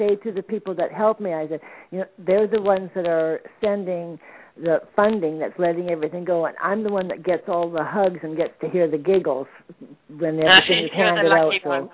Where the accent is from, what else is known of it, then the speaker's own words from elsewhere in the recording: Rwanda; I travel between capital city Kigali and my hometown. It's a two-hour drive.